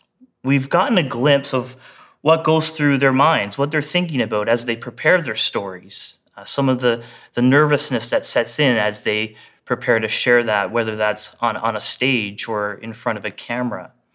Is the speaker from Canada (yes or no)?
yes; Botwood, Newfoundland and Labrador, Canada; when I was 16 in my hometown of Botwood, Newfoundland.